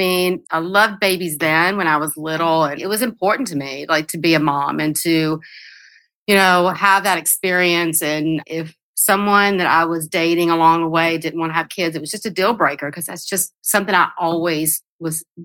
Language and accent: English; Mississippi, United States; I mean, it was always something that being Greek American in Mississippi and having two strong cultures around me